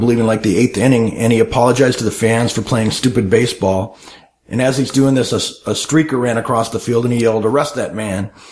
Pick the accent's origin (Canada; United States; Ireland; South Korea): United States; San Diego, California; I think I was born and raised in San Diego, and I worked at the stadium for about 10 years in high school and college